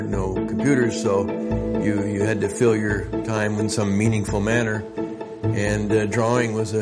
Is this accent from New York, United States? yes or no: no; Nebraska, United States; born there; I was born in Nebraska, sort of a typical farming country.